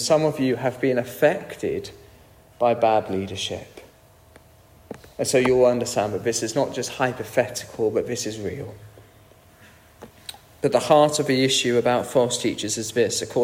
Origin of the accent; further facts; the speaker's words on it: United Kingdom; it's one thing if I, as a Brit, take the mick out of our deference, our enjoyment of a queue, our bad food, our bad weather.